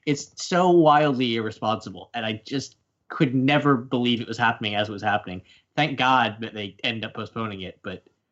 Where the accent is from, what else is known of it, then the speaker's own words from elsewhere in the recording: United States; Like, we've seen, just as an American, seeing the NBA cancel